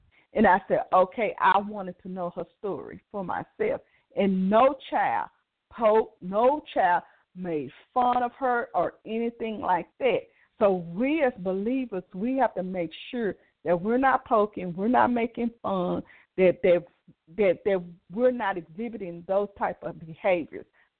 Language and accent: English; Dallas, Texas, United States; from Dallas, Texas.